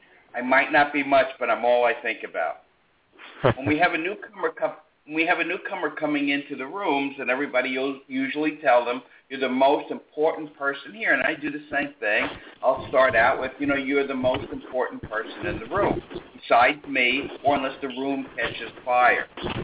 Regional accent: New York, United States; accent: New York; Alabama, I wonder what they think of my New York accent down there

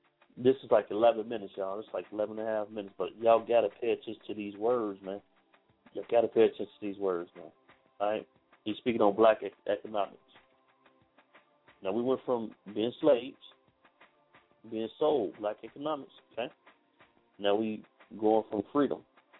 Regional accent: Chicago, Illinois, United States; you know, and I'm from Chicago, Illinois, people, so y'all know.

